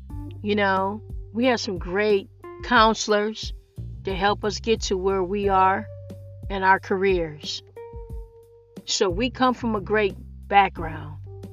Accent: Detroit, Michigan, United States; Everyone liked you in Detroit that I know that was on our block when I was growing up on Pinehurst.

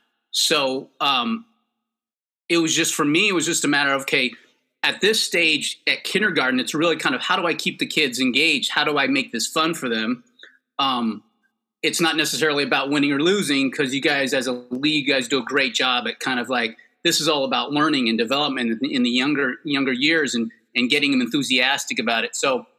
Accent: Berkeley, California, United States; So, it was interesting when I grew up in the East Bay in Berkeley.

